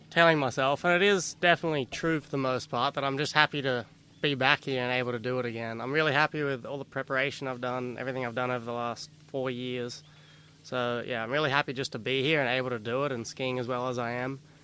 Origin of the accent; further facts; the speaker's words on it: Australia; now in United States; I've been living in the US. So I try to make that clear as soon as I talk to anybody and they know I'm Australian